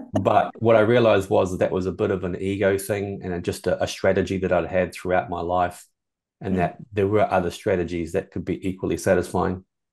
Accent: New Zealand; I'm a white guy. and clearly I'm not American, you know, so, you know, taking myself over there by myself was pretty daunting.

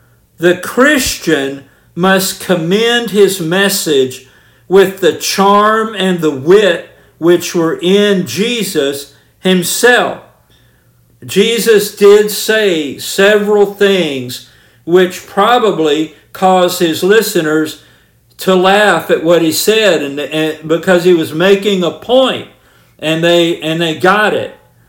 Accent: Georgia, United States; and though I never served, I grew up on Army posts, and I lived outside Fort Benning, Georgia for a good bit of my life

